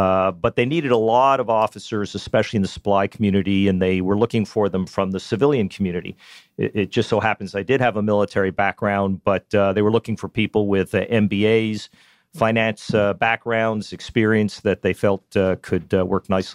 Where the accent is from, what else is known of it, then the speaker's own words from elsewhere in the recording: Canada; moved away as an adult; now in United States; I was born in the States, but raised in Canada and, finally, at age 23, I walked in a recruiting office